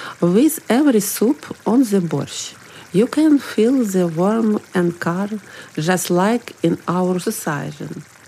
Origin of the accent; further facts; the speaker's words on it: Ukraine; English is a second language; I'm from Ukraine.